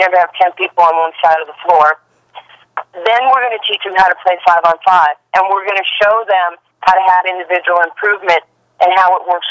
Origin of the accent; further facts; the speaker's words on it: New York City, New York, United States; I was a kid from New York City with one parent, no heat, no electricity.